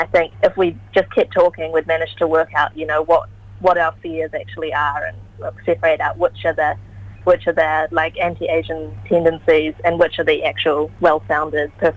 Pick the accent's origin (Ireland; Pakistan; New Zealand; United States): New Zealand; Auckland; looking back on my childhood and growing up in Auckland